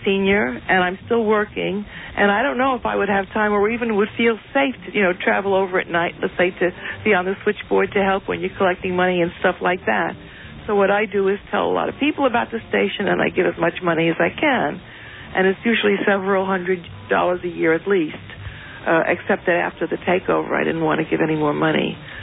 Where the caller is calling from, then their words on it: Manhattan, New York, United States; Manhattan.